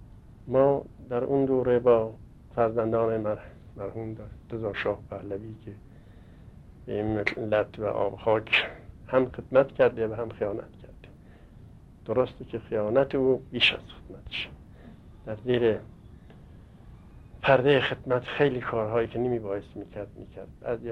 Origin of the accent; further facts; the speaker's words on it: Tehran, Tehran Province, Iran; born there; در سال 1297 در تهران به دنیا آمدم. خط رأس خاندان ما در خمسه زنجان بوده، قریه کهلا و مرکز خانی ما بوده